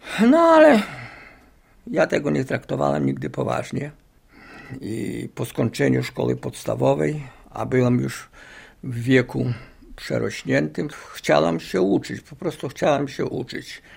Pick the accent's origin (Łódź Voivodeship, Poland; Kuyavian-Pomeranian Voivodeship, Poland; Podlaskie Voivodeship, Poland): Podlaskie Voivodeship, Poland; Knyszewicze; I ja pochodzę z powiatu sokolskiego, a konkretnie ze wsi Knyszewicze.